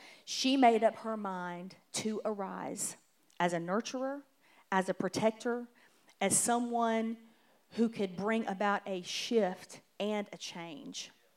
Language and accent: English; Georgia, United States; It makes me sound like I'm not from Georgia.